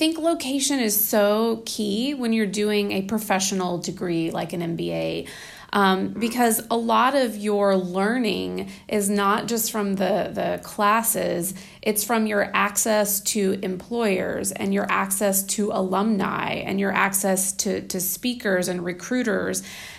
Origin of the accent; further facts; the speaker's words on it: Texas, United States; also born or lived in New York / North Carolina; now in Washington, United States; but I'm originally from Texas. So, you know, I grew up in Texas, undergrad and grad school, and lived there for my early part of my years.